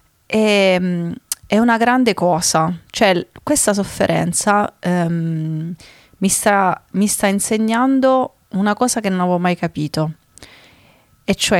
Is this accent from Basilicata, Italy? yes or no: yes; Basilicata, Italy; Allora io siccome sono lucana e vado dritta al sodo